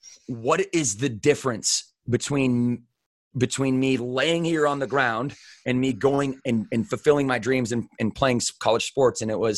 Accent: Battle Creek, Michigan, United States; moved away; And I left Battle Creek and I never looked back. I love my hometown.

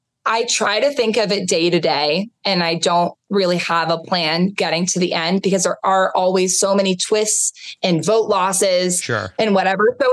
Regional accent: Boston, Massachusetts, United States; We're both from Boston area.

